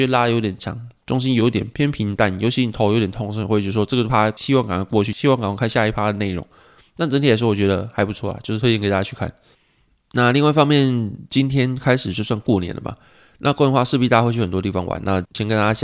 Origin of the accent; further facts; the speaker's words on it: Pingtung County, Taiwan; 因为台北我记得我小时候是在屏东嘛